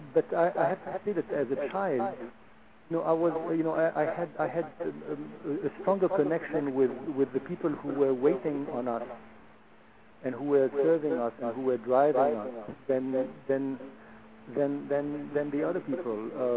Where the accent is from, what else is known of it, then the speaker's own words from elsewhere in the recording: Beirut, Beirut Governorate, Lebanon; I was born in Beirut, Lebanon. My father is French. My mother is Lebanese. And so I was, you know, I have a French name because of my father